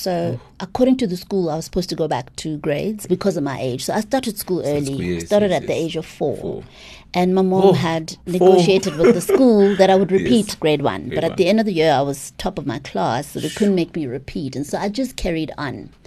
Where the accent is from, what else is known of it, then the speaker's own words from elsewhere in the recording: Mabopane, Gauteng, South Africa; I grew up in Bophuthatswana in an all-black community. Mm. And like I said, there were few Indians. Where I grew up, it was a very suburban part of Mabopane.